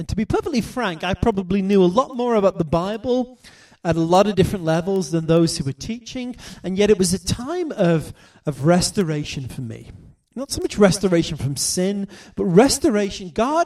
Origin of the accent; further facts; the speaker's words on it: United Kingdom; traveling about my home country in the UK.